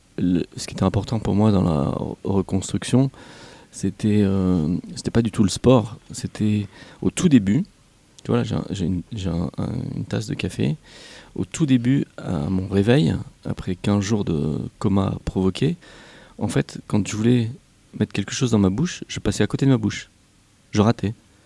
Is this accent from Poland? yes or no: no; France; moi je suis français, donc tu sais, on a un système social, médical qui est très bien fait et très protecteur